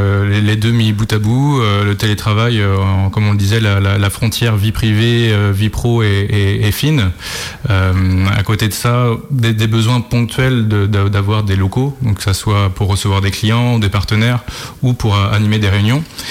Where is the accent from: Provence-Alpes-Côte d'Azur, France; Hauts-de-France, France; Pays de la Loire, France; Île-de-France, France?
Pays de la Loire, France; Non, je suis originaire de Loire-Atlantique, Sud-Loire-Atlantique, Aubignon.